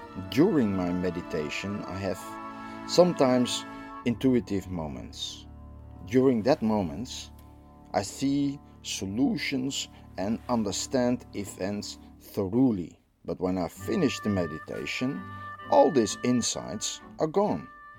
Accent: Netherlands; I'm from the Netherlands.

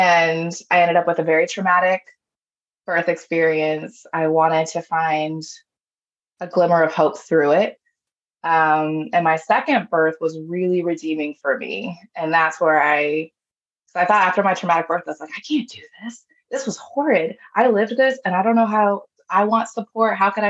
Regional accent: Nicaragua; I centered myself and I really owned my identity, I'm very proud to be Nicaraguan.

